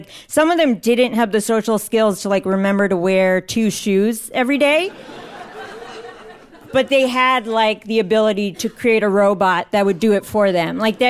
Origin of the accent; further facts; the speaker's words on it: Virginia, United States; I grew up in Northern Virginia, and at the end of eighth grade, basically, I had gone to private school for the past 4 years